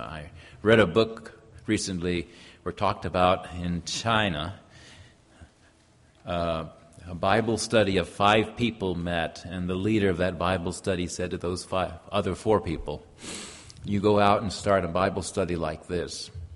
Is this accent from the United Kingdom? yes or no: no; Japan; I was raised in Japan, I grew up in Japan, I kind of understand the culture, and the language comes very naturally to me